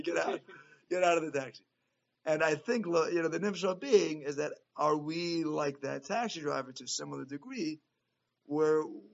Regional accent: New York, United States; Like, you know, growing up in New York, right, and you, like, meet someone.

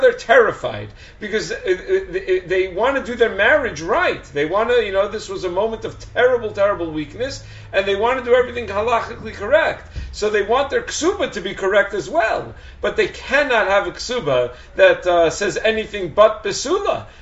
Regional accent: Chicago, Illinois, United States; now in New Jersey, United States; I'm an only child. I grew up in Chicago, but my family and I live in New Jersey.

